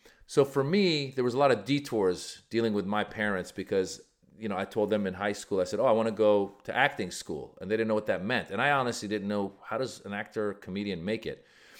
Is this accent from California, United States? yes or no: yes; California, United States; I grew up in Northern California, Marin. So there weren't a lot of Persians around.